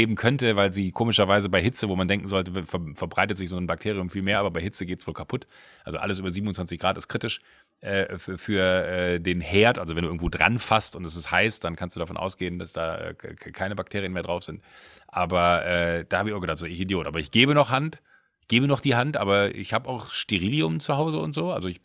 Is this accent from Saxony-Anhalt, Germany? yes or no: no; Gangelt, North Rhine-Westphalia, Germany; bei uns irgendwie in Gangelt in Deutschland, also in NRW, da Heinsberg, das ist bei mir die Ecke, da wo ich groß geworden bin.